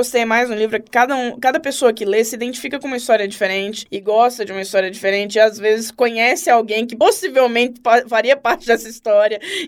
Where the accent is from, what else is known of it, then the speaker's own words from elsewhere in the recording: Brasília, Federal District, Brazil; Não, eu sou de Brasília. Vou permanecer aqui.